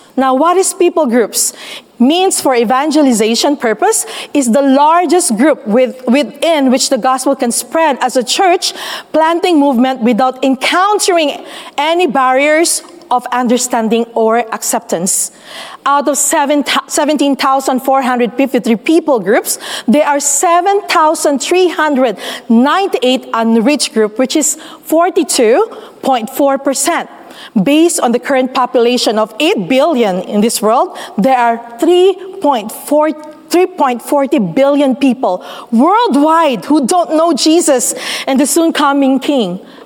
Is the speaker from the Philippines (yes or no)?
yes; Philippines; English is a second language; now in Malaysia; in Philippines, which I came from, I'm a Filipino, by the way, there's so much religious freedom.